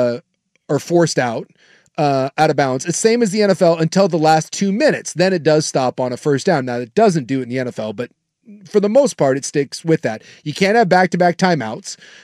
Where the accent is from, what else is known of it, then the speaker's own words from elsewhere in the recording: United States; accent: American; Dude, my American accent is horrific.